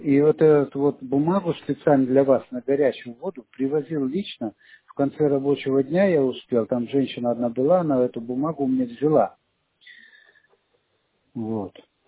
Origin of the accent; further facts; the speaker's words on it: Siberia, Russia; Так я просто с Сибири, я замороженный.